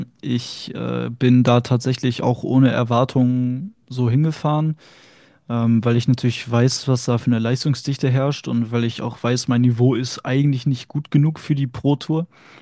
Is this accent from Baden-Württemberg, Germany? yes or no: no; Herford, North Rhine-Westphalia, Germany; ich bin 20 Jahre alt, ich komme aus Herford und spiele, also bei Bielefeld